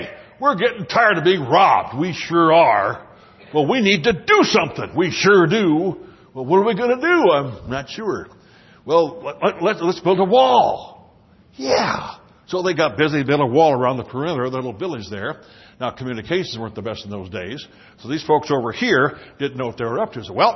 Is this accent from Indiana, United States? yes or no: no; South Dakota, United States; You know, I came from South Dakota, and in January and February, we had snow and ice and blizzards and harsh winters.